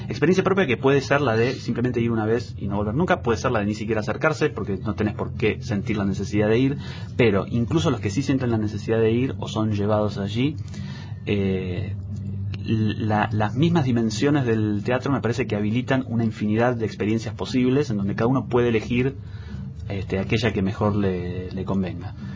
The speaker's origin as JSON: {"language": "Spanish", "country": "Argentina", "said": "somos argentinos"}